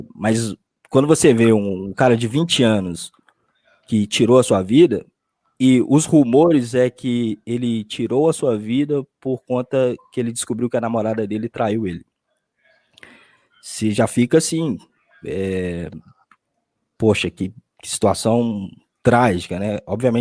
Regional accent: Belo Horizonte, Minas Gerais, Brazil; Nós somos de Belo Horizonte, então, né?

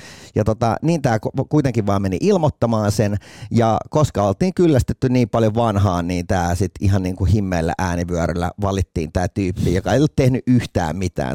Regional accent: Tampere, Pirkanmaa, Finland; born there; mä oon siis syntynyt Tampereella, mutta asunut siellä vaan 2 viikkoa. Niin periaatteessa, kun passis lukee, että mä oon Tampereelta

